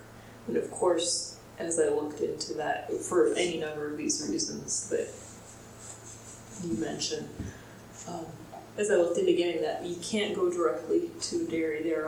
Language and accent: English; New York City, New York, United States; I grew up in New York City